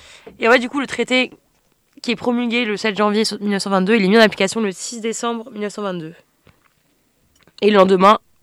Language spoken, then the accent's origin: French; Brittany, France; Je suis bretonne. Je suis bretonne.